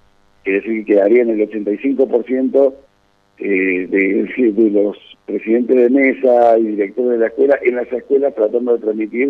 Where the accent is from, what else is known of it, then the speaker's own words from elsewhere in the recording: Córdoba, Argentina; te lo digo con un poco de envidia porque soy cordobés